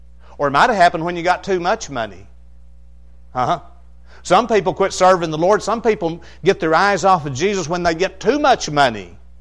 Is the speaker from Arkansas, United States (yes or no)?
yes; Arkansas, United States; I like to tell stories about growing up in Izard County, Arkansas. We were deep in the sticks. It doesn't get any stickier than where I grew up. We were hillbillies to the core.